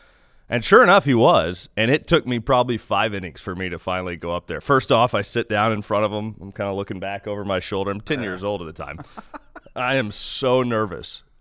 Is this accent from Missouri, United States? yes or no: yes; Kansas City, Missouri, United States; I grew up listening to the same guy forever. I mean, it was, I grew up in Kansas City. I listened to Denny Matthews.